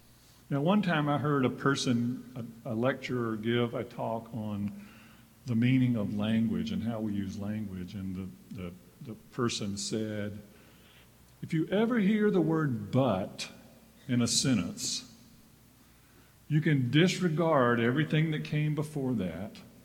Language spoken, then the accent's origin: English; Deep South, United States; When I was growing up in the Deep South, in the church was kind of compliance. You couldn't really have a meaningful life in the community I grew up in the Deep South, if you did not go to church